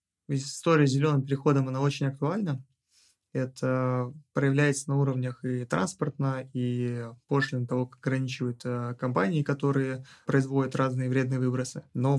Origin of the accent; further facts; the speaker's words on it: Russia; люди узнавали, что я из России